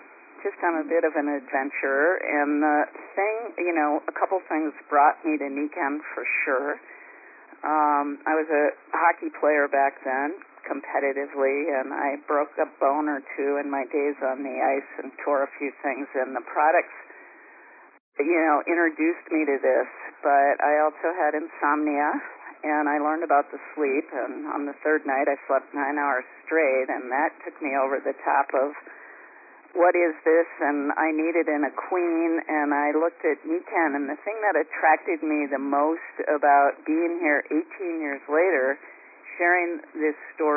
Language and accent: English; Minneapolis, Minnesota, United States; I grew up in Minneapolis. I moved to the mountains right outside of Aspen, Colorado 20 years ago.